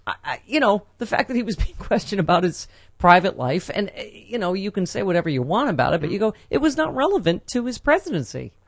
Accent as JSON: {"language": "English", "town": "Buffalo", "region": "New York", "country": "United States", "tie": "born or raised there", "said": "Michael Bennett, who did Chorus Line and whatever from Buffalo, from my hometown."}